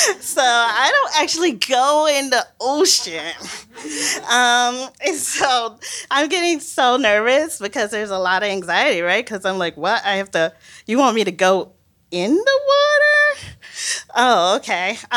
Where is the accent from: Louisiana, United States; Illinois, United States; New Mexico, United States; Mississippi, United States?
Mississippi, United States; I'm from Mississippi, guys, sorry.